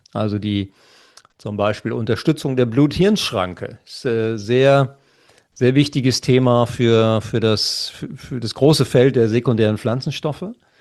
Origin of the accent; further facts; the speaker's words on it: Lower Saxony, Germany; weil ich komme ja aus dem Schwarzteetrinkerland, ja, nämlich aus Ostfriesland. Und ich bin ja groß geworden mit 3 Tassen Tee morgens, 3 Tassen Tee mittags und 3 Tassen Tee abends.